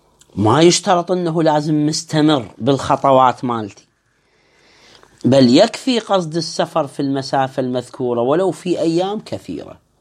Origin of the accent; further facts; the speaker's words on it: Baghdad, Baghdad Governorate, Iraq; فمن آخر الحي مثلا الدورة عندنا في بغداد، الدورة كبيرة